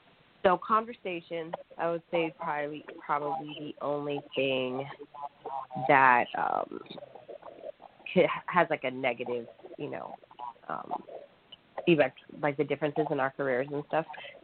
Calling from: Corona, California, United States; I'm calling from Corona, California, in Riverside County.

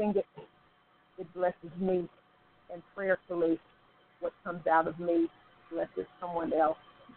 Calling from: Evansville, Indiana, United States; I am calling from Evansville, Indiana. Some call it the River City. Others call it Stoplight City. I call it Heavensville.

